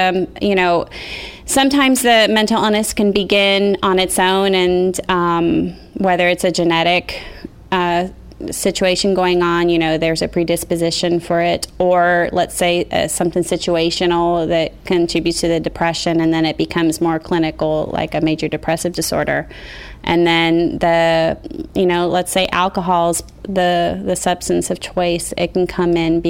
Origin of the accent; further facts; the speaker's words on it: Ocala, Florida, United States; born or raised there; also born or lived in Puerto Rico